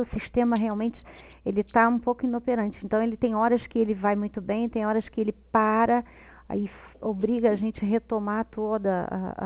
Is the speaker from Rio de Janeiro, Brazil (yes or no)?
yes; Rio de Janeiro, Brazil; Eu sou do Rio de Janeiro